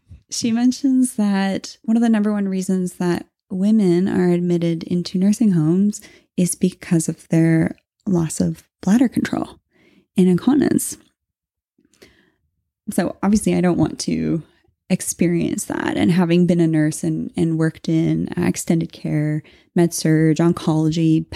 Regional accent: Canada; Because we're Canadian.

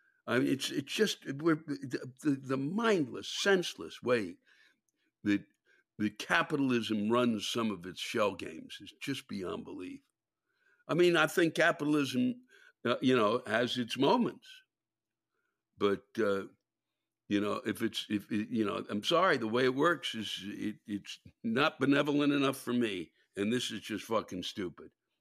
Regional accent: England, United Kingdom; Yes, I am English and want to complain about manners.

